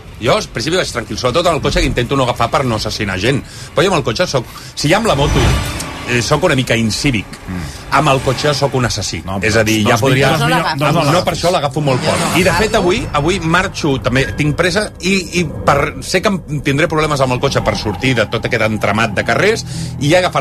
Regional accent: L'Hospitalet de Llobregat, Catalonia, Spain; soc de Collblanc, i ara Collblanc, ja ho vaig dir l'altre dia, que això és Hospitalet

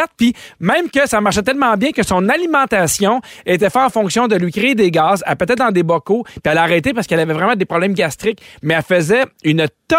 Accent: Sherbrooke, Quebec, Canada; Quand j'étais jeune à Sherbrooke, quand je renversais mes verres de lait

